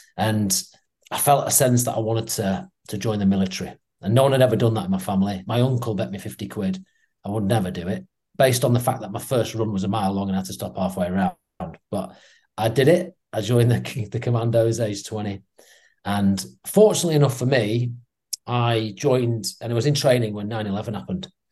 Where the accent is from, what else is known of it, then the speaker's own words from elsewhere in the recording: Doncaster, Yorkshire and the Humber, United Kingdom; moved away; everyone that I grew up with stayed in Doncaster and probably still there right now. I don't see any of them. I remember I was the only one to leave.